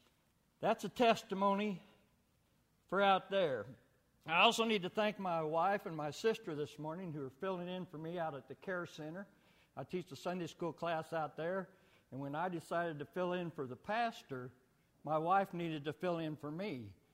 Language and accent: English; Sparta, Illinois, United States; I say that because I was born in Red Bud and I lived in Sparta all my life, and I've got a history here.